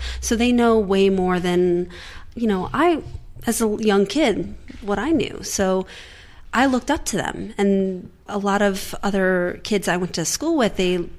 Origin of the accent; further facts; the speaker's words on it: United States; as a little kid growing up in America, I'm first generation here